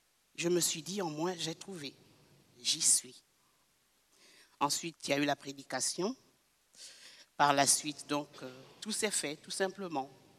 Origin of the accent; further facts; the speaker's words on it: Gabon; bonjour qui se dit dans ma langue maternelle au Gabon